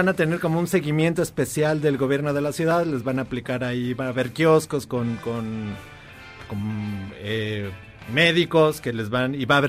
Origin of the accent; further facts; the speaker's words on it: Mexico City, Mexico; born there; Yo nací en la Olivar del Conde, es que está arriba de Alfonso XIII, que está hospital? Arriba de Mixcoac.